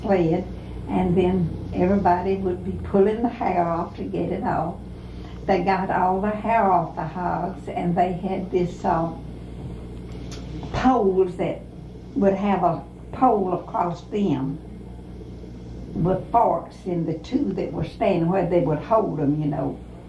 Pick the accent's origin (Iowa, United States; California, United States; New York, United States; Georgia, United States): Georgia, United States; Pineview Community; I grew up in Pineview Community, which is about 4 miles south of Jakin.